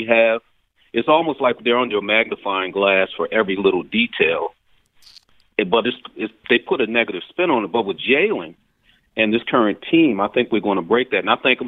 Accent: Philadelphia, Pennsylvania, United States; since I'm a Philadelphian born and raised, is we've always been kind of typecast as, you know, the blue-collar, underachieving type of city.

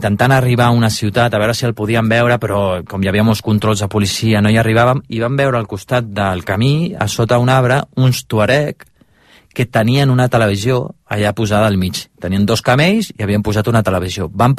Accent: Barcelona, Catalonia, Spain; jo vinc de Barcelona

